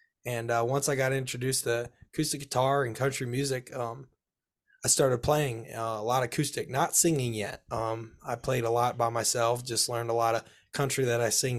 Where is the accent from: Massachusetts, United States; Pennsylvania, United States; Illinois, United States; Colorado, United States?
Illinois, United States; St. Joe; Well, I'm from St. Joe, Illinois, a pretty small town, but it's pretty like well known around these parts.